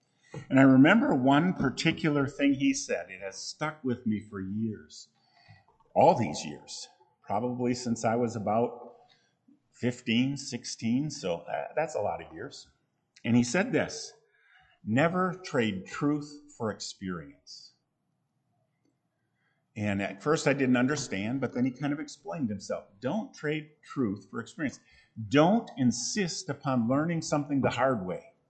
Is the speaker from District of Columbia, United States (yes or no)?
no; Grandville, Michigan, United States; I grew up in Grace Bible Church of Granville, Michigan.